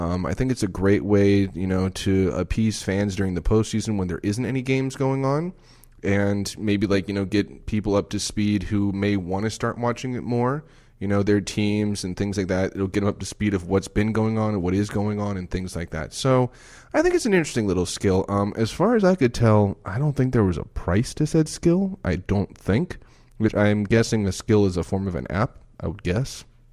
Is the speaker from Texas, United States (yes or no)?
no; Madison, Wisconsin, United States; born there; because, well, you know, I was born in Madison, Wisconsin.